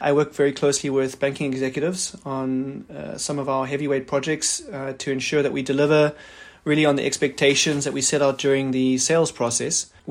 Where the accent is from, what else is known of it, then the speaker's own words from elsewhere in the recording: South Africa; I come from South Africa, so I've worked in the emerging markets.